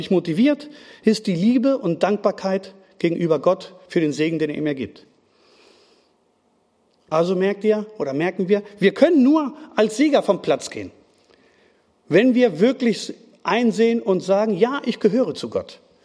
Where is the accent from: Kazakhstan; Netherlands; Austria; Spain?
Spain; Ich habe es 4 Jahre davor erlebt. Als Spanier, da haben wir auch 2010 haben wir gesagt, wir sind Weltmeister